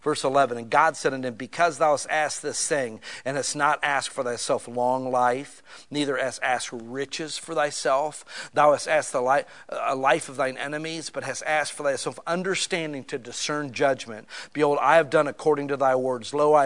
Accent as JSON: {"language": "English", "town": "Akron", "region": "Ohio", "country": "United States", "said": "I'm from Akron, Ohio, the rubber capital of the world. Everybody worked at the factory."}